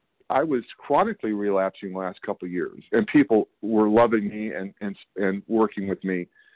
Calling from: California, United States; I'm calling from California.

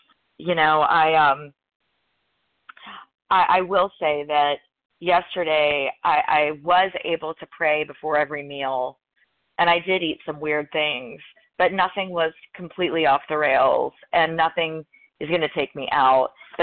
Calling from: Louisville, Kentucky, United States; I'm calling from Louisville, Kentucky.

